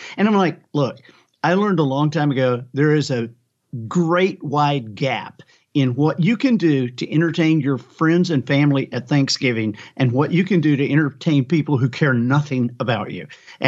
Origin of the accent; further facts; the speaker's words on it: Alabama, United States; I did, because I am from Alabama and Auburn has a veterinary school.